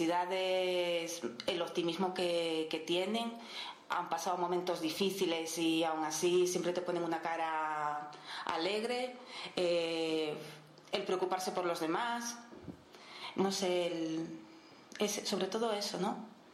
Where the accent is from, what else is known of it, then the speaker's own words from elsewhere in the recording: Luanco, Asturias, Spain; now in Tenerife, Spain; Yo soy asturiana, soy de Luanco y llevo aquí, pues bueno, todos estos años trabajando. En un principio pensaba que serían para como una experiencia, un poquito de tiempo. Yo pensaba un par de años y ya van 16.